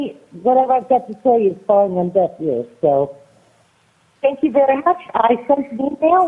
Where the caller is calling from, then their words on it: North Pole, Alaska, United States; I'm testifying on my own behalf, and I'm calling from North Pole, Alaska.